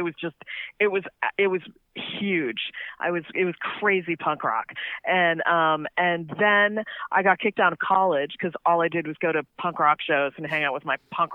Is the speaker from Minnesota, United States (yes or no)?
no; Massachusetts, United States; we're from Massachusetts, so there's a lot of politics and, you know, everything like that in daily life. And so I sort of marinated in it growing up.